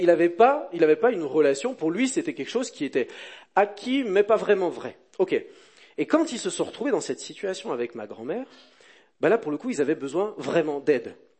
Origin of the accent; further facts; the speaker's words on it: France; et je suis français.